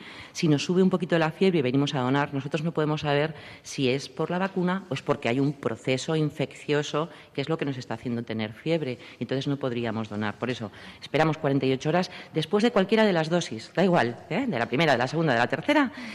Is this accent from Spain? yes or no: yes; Community of Madrid, Spain; Somos muchos madrileños.